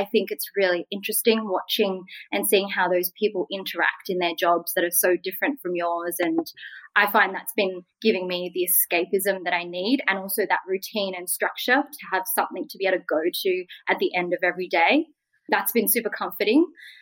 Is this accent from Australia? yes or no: yes; Australia; I'm Vietnamese Australian.